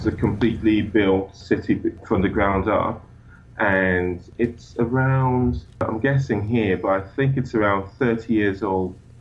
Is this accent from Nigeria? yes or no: yes; Nigeria; also born or lived in United Kingdom; Yes, I am from Nigeria. Both my parents are Nigerian. I have spent quite a bit of my life in Nigeria, but I spent the other half in the UK, so I'm from both places.